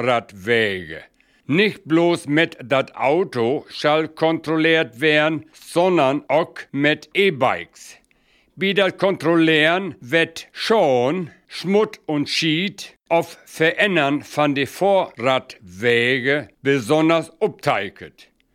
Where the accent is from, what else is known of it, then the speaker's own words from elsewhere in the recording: Eggermühlen, Lower Saxony, Germany; ich komme aus Eggermühlen. Das liegt in Nordkries Ossenbrügge.